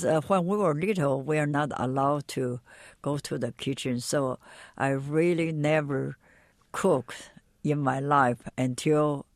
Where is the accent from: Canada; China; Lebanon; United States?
China; Beijing; also born or lived in Shanghai; I was born in Shanghai, but when I was about 5 years old, our family moved to the old capital, Beijing. So I was grown up in Beijing and educated in Beijing.